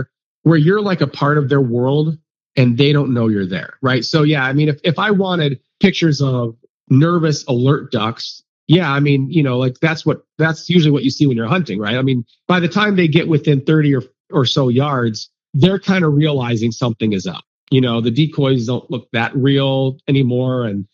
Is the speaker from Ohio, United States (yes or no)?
yes; Ohio, United States; because growing up in Ohio, we didn't have that.